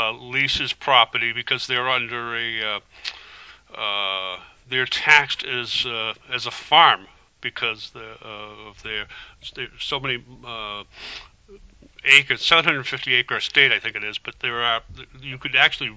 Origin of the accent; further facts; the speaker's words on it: East Gloucester, Massachusetts, United States; because I grew up in East Gloucester.